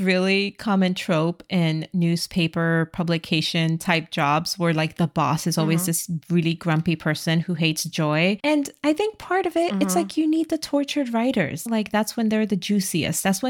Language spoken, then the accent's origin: English; New York, United States; As a New Yorker, the rivalry between the Red Sox and the New York Yankees is legendary.